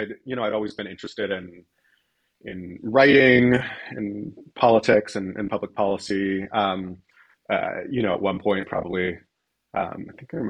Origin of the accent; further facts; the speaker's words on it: San Francisco Bay Area, California, United States; Yeah, I grew up in California, born in Southern California, but grew up largely in the San Francisco Bay Area. So I'm a NorCal guy.